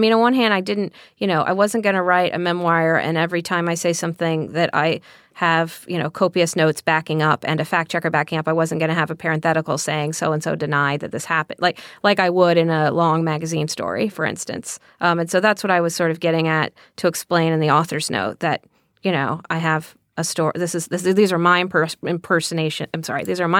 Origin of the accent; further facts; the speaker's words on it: Texas, United States; when I was growing up in Texas, I really saw myself in Chelsea.